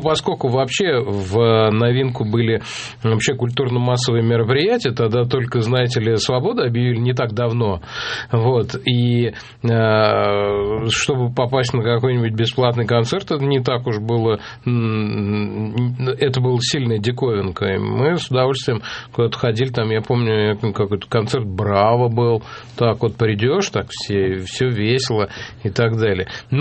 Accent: Moscow, Russia; я здесь с рождения. Правда, я условный москвич, надо сказать, потому что я всю дорогу жил у кольцевой до автомобильной дороги и сейчас там проживаю.

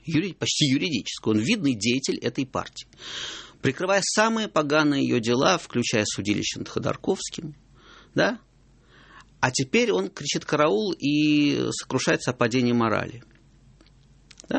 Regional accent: Moscow, Russia; как москвич

